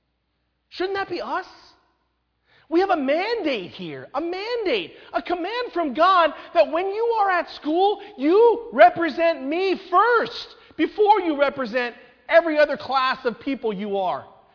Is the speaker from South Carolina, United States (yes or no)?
no; Temple City, California, United States; now in Walnut Creek, United States; I grew up in Temple City, which is the San Gabriel Valley of Los Angeles. Being Chinese was not a minority. And I came to Walnut Creek, and I realized that I am, again, very much a minority here.